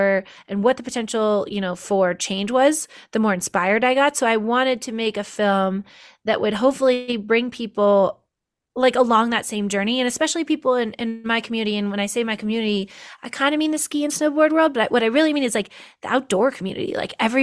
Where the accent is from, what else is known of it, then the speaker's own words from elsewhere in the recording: Lake Tahoe, United States; I grew up here in Lake Tahoe.